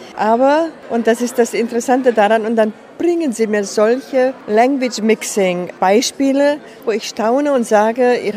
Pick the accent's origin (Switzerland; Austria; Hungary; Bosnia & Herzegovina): Hungary; Budapest; Ich komme aus Budapest